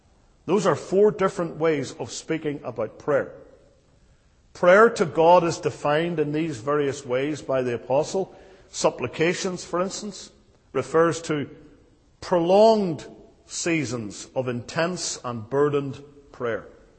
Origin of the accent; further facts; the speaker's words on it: United Kingdom; I'm pretty much a patriot, even though I'm a Brit.